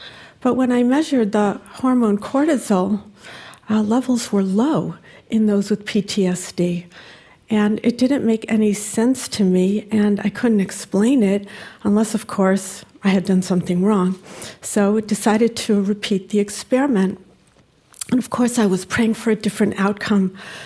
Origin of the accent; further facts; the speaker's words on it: Cleveland, Ohio, United States; I grew up in the Jewish community of Cleveland, Ohio, which was also home to hundreds of Holocaust survivors who emigrated from DP camps following the war.